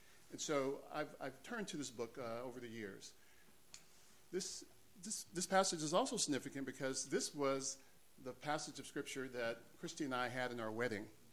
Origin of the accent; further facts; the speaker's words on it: Alabama, United States; born there; I was born in the South in Alabama. Both of my parents are both from Alabama as well, too.